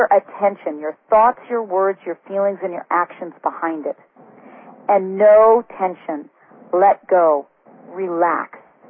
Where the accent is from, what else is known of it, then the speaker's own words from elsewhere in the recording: California, United States; This was a very strange thing for a girl growing up in California to hear.